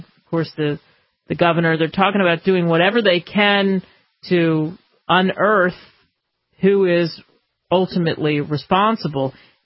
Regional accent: Philadelphia, Pennsylvania, United States; Growing up in Philadelphia and taking trains down and having friends

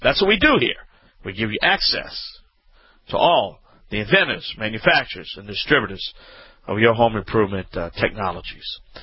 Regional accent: Louisiana, United States; You know, I'm Cajun, so we're going to murder the names.

